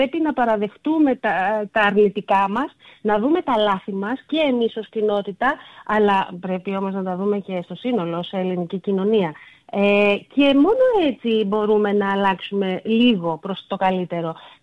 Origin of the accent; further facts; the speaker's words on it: Western Greece, Greece; επειδή κατάγομαι από την Ηλία, ναι, και μιλώ πολύ συγκεκριμένα για αυτή την περιοχή